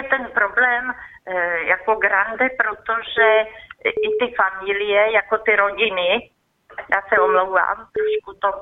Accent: Bohemia, Czechia; moved away; Nebo jak to vypadá i u nás v Čechách. Jenom vám chci říct, že když jsem sem přišla, tak jsem vlastně zjistila, že když jedu domů do Čech, tak si připadám, jak my po revoluci jsme šli do Německa nebo Rakouska.

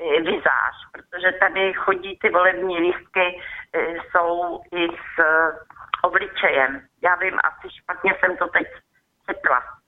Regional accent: Bohemia, Czechia; moved away; Nebo jak to vypadá i u nás v Čechách. Jenom vám chci říct, že když jsem sem přišla, tak jsem vlastně zjistila, že když jedu domů do Čech, tak si připadám, jak my po revoluci jsme šli do Německa nebo Rakouska.

